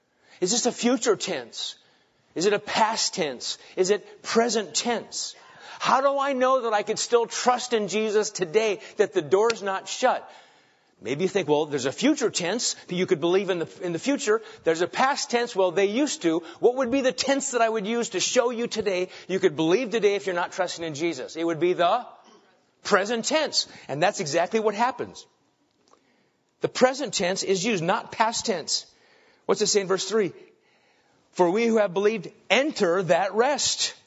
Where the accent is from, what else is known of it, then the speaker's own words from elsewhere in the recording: Nebraska, United States; Now, for me, I grew up in Nebraska.